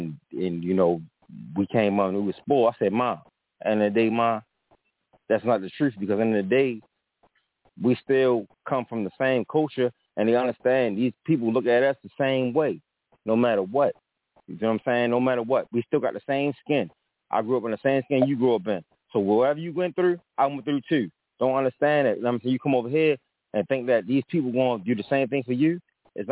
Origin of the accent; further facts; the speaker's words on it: Baltimore, Maryland, United States; I grew up in a Jewish community. I'm from Baltimore City, and a town where I grew up is Jewtown. It's black people and Jewish people in the community, right?